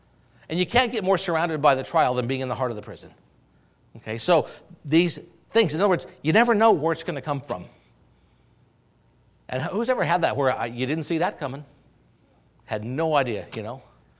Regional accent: Oregon, United States; I grew up in Western Oregon and we had blackberries, patches.

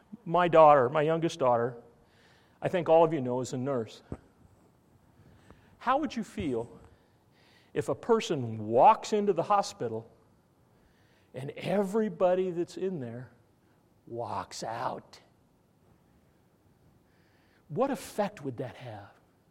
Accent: Spokane, Washington, United States; they got buried just like I did growing up in Spokane.

